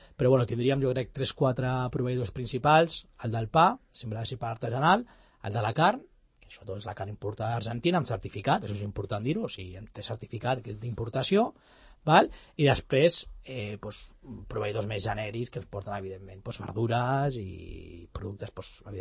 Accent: Catalonia, Spain; hi havia un repte de que som catalans

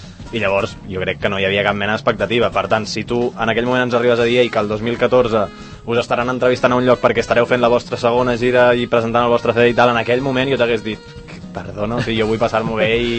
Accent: Catalonia, Spain; els dos som catalans

